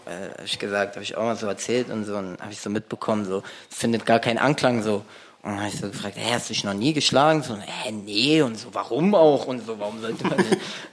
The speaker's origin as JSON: {"language": "German", "region": "Berlin", "country": "Germany", "tie": "born or raised there", "said": "Wir sind ja so viele, wir kommen aus komplett Neukölln. Ich bin in Britz auch zum Beispiel aufgewachsen. Mhm. Grenzallee bis Parchimallee habe ich immer gewohnt."}